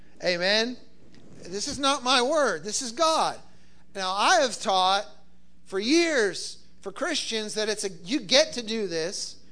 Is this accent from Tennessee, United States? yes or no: yes; Bristol, Tennessee, United States; Oh, I say I'm from Tennessee. They say, are you from Nashville? No. Bristol, Tennessee is in northeast Tennessee, and it's on the Virginia border.